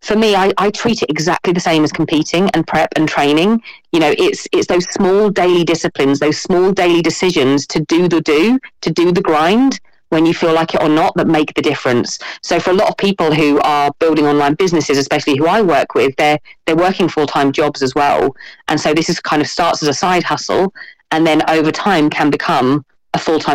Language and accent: English; Ely, East of England, United Kingdom; Yeah, so I'm originally from the UK in a place called Ely, which is near Cambridge. I've moved around a lot in my life because I used to be a professional dancer.